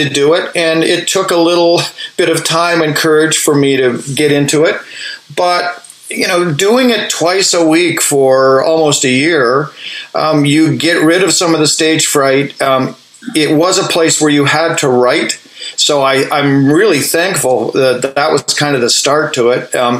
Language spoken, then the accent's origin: English; Canada; accent: Canadian; now in Florida, United States; And I get caught out every once in a while in my Canadian accent. Every once in a while, I'll do my outs and abouts, and I see someone do a double take and say, oh, I didn't realize you were Canadian.